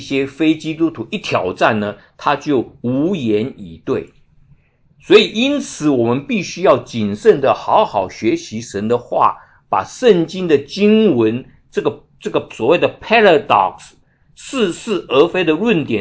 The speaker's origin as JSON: {"language": "Chinese", "country": "China", "said": "因为一将功成万骨枯是我们中国人的教导"}